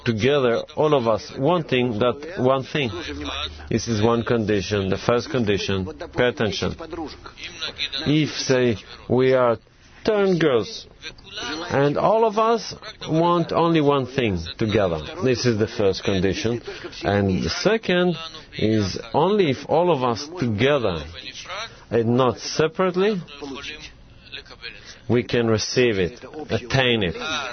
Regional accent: Moscow, Russia; from Moscow.

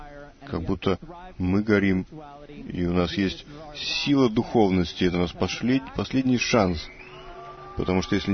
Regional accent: San Francisco, California, United States; из Сан-Франциско.

